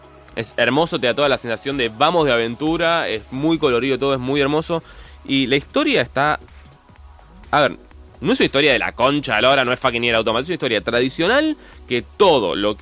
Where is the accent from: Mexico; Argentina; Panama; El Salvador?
Argentina; exacto, somos argentinos, así que lo podemos jugar lo más tranquilo de la vida